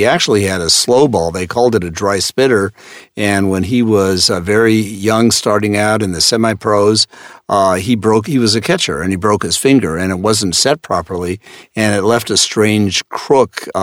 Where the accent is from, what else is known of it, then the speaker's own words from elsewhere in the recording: Seattle, Washington, United States; I'm not an expert on the current era, but I'm from Seattle